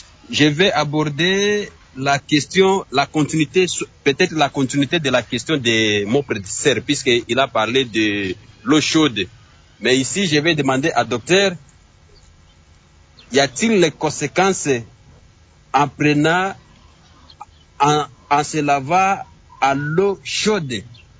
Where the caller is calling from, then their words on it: Kisangani, Tshopo, DR Congo; Par exemple, ici chez nous à Kisangani.